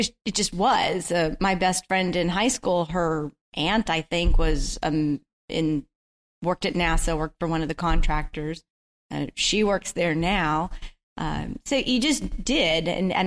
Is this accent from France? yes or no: no; Houston, Texas, United States; As I mentioned, I grew up in Houston, so I really don't remember a time when we didn't know about the space program.